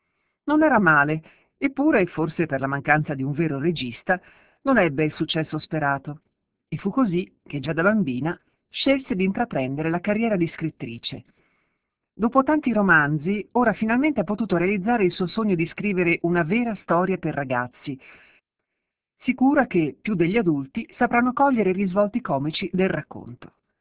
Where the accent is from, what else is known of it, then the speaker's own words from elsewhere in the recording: Messina, Sicily, Italy; born there; now in Torregrotta, Italy; Sono nata a Messina e vivo attualmente a Torre Grotta, un paese della costa tirrenica.